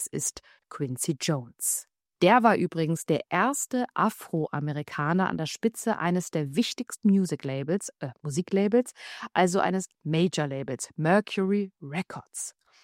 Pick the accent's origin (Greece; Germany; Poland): Greece; für einen Dokumentarfilm über meine Heimat Griechenland einige Lieder zu singen